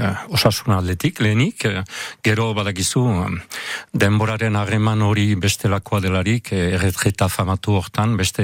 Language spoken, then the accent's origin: Basque; Hasparren, Nouvelle-Aquitaine, France; Azpandarra naiz. Peñan sortua eta haurtzarutik minotz auzoan, auzoaldean bizi. Eta beti han bizi orain, naiz ibili naizen hor Azparne inguruan, lekuinen edo isturitzen bizi izan naizen.